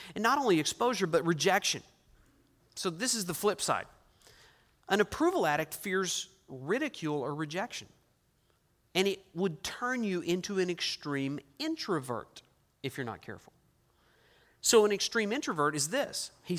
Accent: Oklahoma, United States; I'm from Oklahoma. We have animals, wild animals, varmints, that would show up and take things.

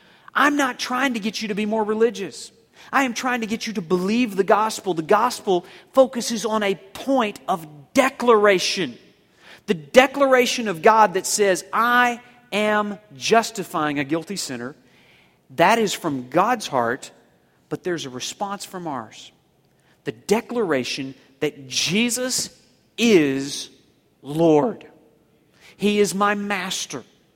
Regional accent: the South, United States; I grew up in the South. Can you tell?

